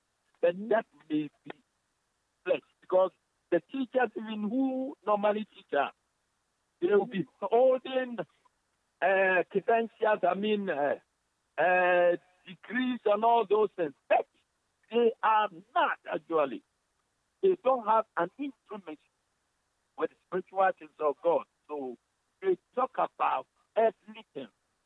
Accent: Ghana; There are many, especially most of us, I know we are from Africa or Ghana.

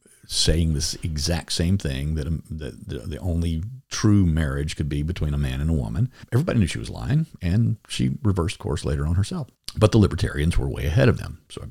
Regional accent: Louisiana, United States; But it's just a product of me growing up in Louisiana and my ancestors being from South Louisiana and the Cajun mix and the Creole mix

